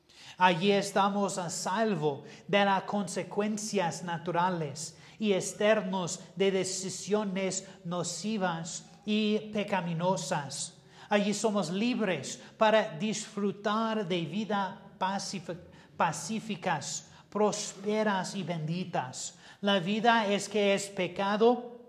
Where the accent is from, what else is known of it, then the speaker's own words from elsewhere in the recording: United States; Spanish is a second language; En mi país de Estados Unidos tenemos una historia muy bien, pero no todo es bueno